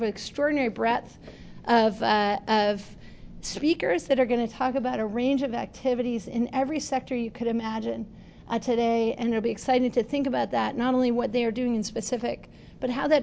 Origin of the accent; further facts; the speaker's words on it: Buffalo, New York, United States; I'm from Buffalo, and so I was happy to see their commitments here